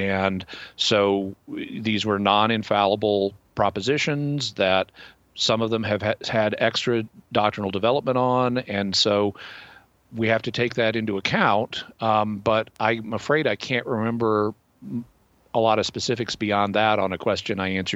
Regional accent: United States; And I, as an American, I didn't have any problem with that because I grew up with the idea of archaeology.

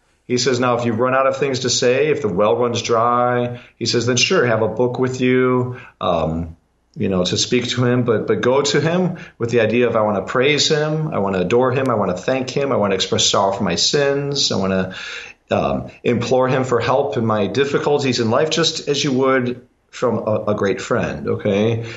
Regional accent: Cleveland, Ohio, United States; In fact, that was the order I grew up in back in Cleveland, Ohio.

